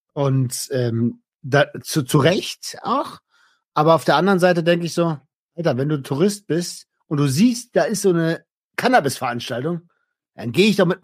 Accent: Berlin, Germany; Ja, meine Heimatstadt und dann am Brandenburger Tor sprechen zu dürfen.

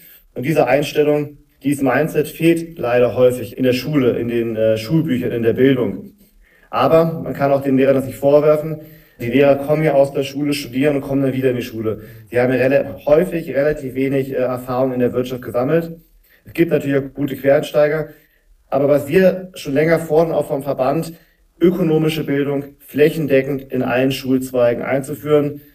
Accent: Germany; ich stehe hinter Deutschland. Ich bin als Deutscher sehr patriotisch in dem Punkt. Ich möchte gerne, dass Deutschland wieder nach vorne kommt.

